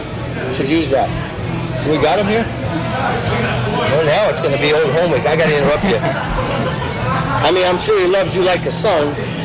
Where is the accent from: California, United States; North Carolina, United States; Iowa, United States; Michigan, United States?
Iowa, United States; Des Moines; So, I am from Des Moines, Iowa.